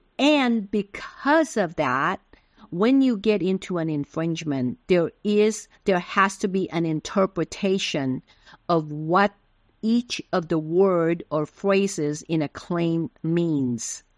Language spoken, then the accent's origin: English; Taiwan; first language Taiwanese; English is a second language; also born or lived in Philippines; fortunate enough to live in the Philippines for a few years when I was a child. So I learned Tagalog. My native language is Taiwanese, which is Fukienese, or some people call it Hokkienese.